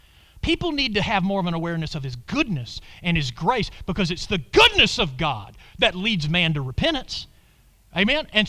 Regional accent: Athens, Georgia, United States; I remember being born and raised in Athens, Georgia.

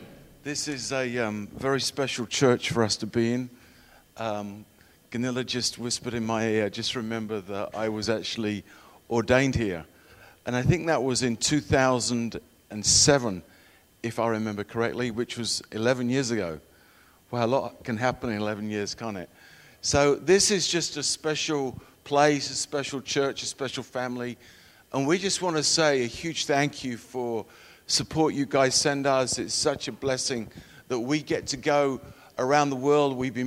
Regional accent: England, United Kingdom; When I grew up in England, that's where I'm from, not southern Texas, you may have gathered that by my accent

